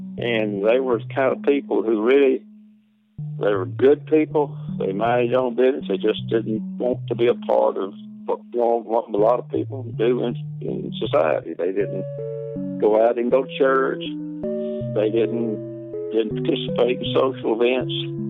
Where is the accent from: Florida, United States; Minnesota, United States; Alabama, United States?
Alabama, United States; Brewton; And the last 8 years of school was in Bruton, Alabama. That's where I grew up. Growing up in Bruton, you know, I went to a little country school